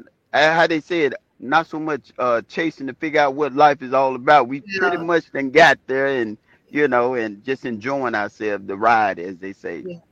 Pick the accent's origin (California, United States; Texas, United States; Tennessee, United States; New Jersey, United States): Tennessee, United States; Memphis; now in Bartlett, United States; I'm from Memphis, Tennessee, born and reared, raised, or what have you. But I'm from Memphis, Tennessee, and I went to school, went to the military, came back, and this is where I make my home.